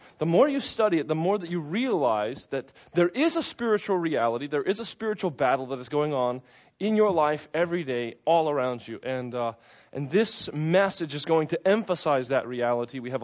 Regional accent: United States; I thank you so much for the freedom that you've afforded me being an American citizen. I'm just so glad to have been born where I was born.

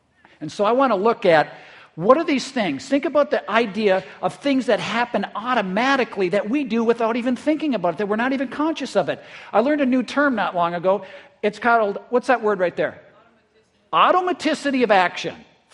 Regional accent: Midwest, United States; I come from the Midwest where we talk a lot about our work ethic, right?

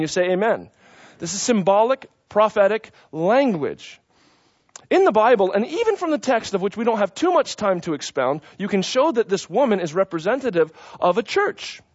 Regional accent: United States; I thank you so much for the freedom that you've afforded me being an American citizen. I'm just so glad to have been born where I was born.

